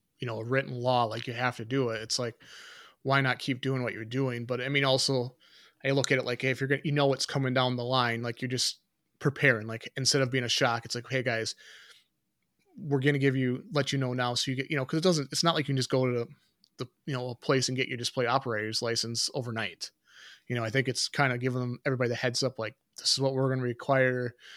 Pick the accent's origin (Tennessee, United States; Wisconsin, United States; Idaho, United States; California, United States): Wisconsin, United States; But, okay, well, I'm from Wisconsin.